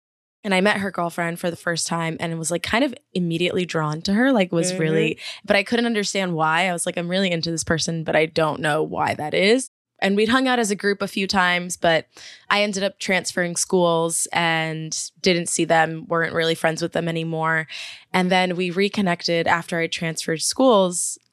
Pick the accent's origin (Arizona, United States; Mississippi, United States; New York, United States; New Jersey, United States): New Jersey, United States; Oh, I grew up in New Jersey.